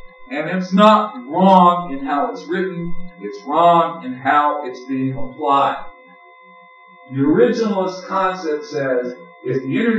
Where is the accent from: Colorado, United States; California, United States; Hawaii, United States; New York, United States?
New York, United States; This is where I, as an American, as a New Yorker, have the absolute God-given natural right to say what I gotta say